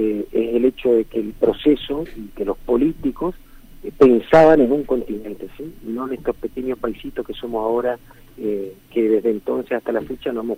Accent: Argentina; Nosotros somos argentinos como quería Bartolomé Mitre

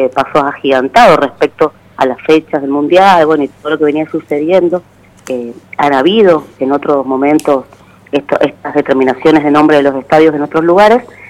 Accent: Argentina; todo el territorio aledaño que tenemos como argentinos

